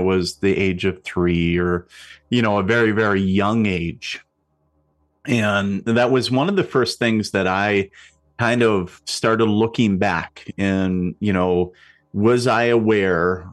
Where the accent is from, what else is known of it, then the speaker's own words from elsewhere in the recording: Minnesota, United States; I grew up on the Canadian border in northern Minnesota, little border town up there.